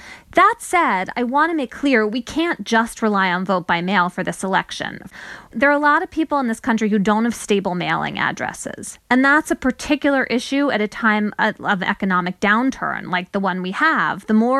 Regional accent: Connecticut, United States; So my home state of Connecticut, the Secretary of State just said, yes, we're going to mail every registered voter a mail-in ballot for November.

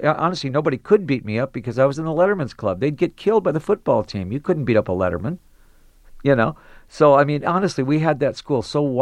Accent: Detroit, Michigan, United States; It was the fact that, in fact, I was from Detroit, where you better, I got in a lot of fights when I was a little kid in Detroit. And then when we moved back to Detroit, again, back to the toughest neighborhoods in the world

